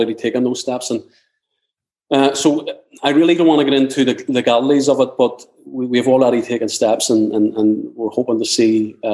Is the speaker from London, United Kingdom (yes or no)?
no; Belfast, Northern Ireland, United Kingdom; You know, listen, I'm from West Belfast.